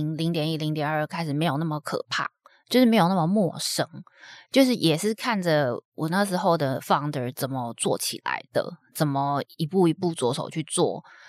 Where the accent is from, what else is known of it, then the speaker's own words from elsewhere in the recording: Taiwan; 你怎么样看你自己身为亚洲人或怎么样身为台湾人的这个角，甚至身为女性的这个角色这样。